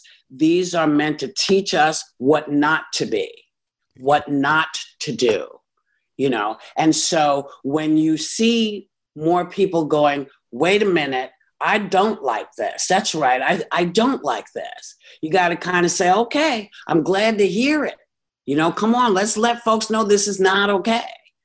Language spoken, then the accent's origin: English; New York City, New York, United States; New York, Manhattan.